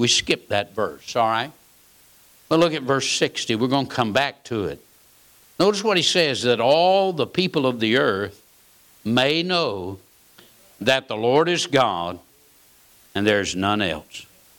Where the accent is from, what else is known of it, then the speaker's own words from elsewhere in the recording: United States; born there; I'm glad I was born in the United States.